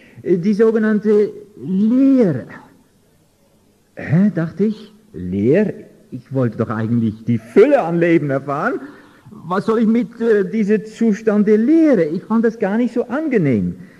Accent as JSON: {"language": "German", "country": "Netherlands", "second_language": "German", "said": "ich bin nicht aus Deutschland, ich habe einen anderen Akzent, ich komme aus Holland. Ich habe keine christliche Erziehung gehabt"}